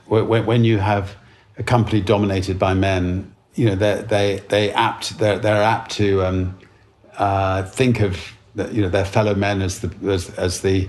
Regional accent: United Kingdom; Being British, order some tea.

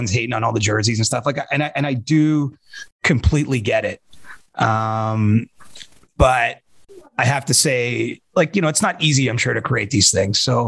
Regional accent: Canada; I'm a Canadian

